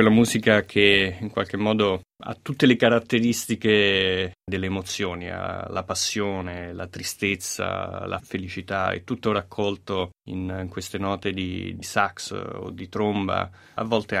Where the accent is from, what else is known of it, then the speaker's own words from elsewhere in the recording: Rome, Lazio, Italy; moved away as an adult; Vissuto a Roma, studiato a Roma, laureato a Roma.